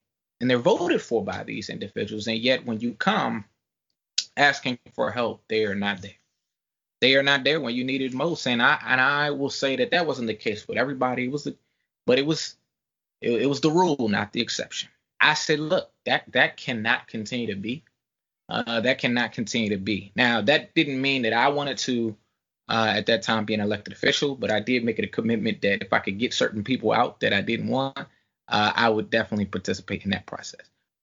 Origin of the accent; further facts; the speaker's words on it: Greenbelt, Maryland, United States; I'm from Greenbelt, a lifelong Greenbelter. I love my city. I love my community.